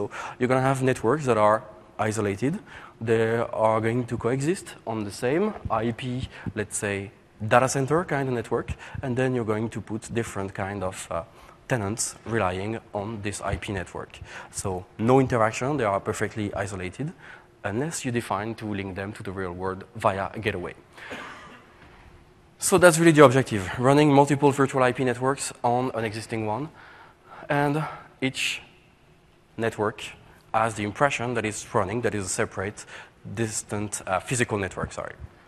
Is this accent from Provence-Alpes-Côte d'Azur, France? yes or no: no; Paris, Île-de-France, France; English is a second language; I come from Paris, France, the real one.